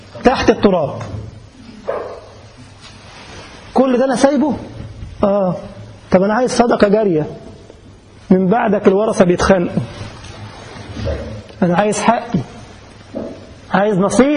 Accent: Egypt; ما في مثل عندنا في مصر يقول لك إيه؟

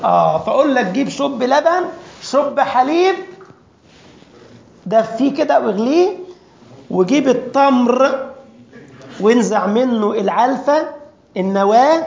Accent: Egypt; now in Europe; مش انا بتلخبط لما جيت اوروبا، هنا عندكم كل حاجه داخله في بعضها. احنا عندنا في مصر يا اخوه اللبن هو الحليب

